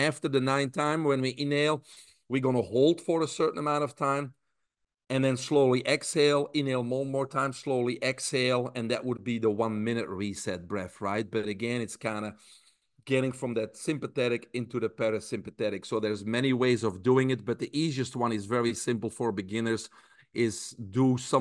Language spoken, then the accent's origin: English; Belgium; I grew up in Belgium.